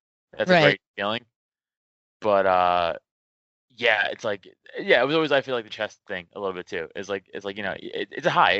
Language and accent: English; Staten Island, New York, United States; I'm from Staten Island, so Manhattan's right across the goddamn river